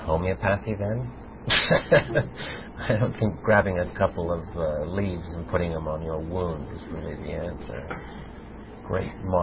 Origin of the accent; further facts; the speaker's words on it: London, United Kingdom; born there; I was born in London.